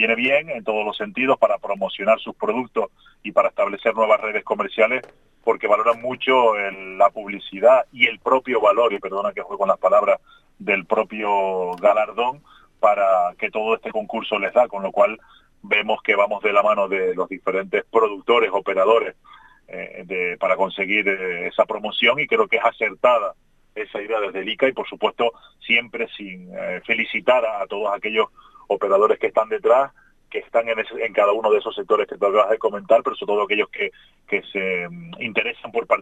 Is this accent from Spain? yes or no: yes; Canary Islands, Spain; somos los canarios